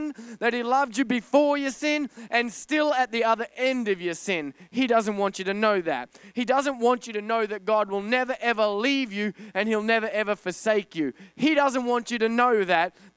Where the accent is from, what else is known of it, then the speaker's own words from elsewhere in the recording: Australia; because I'm from Australia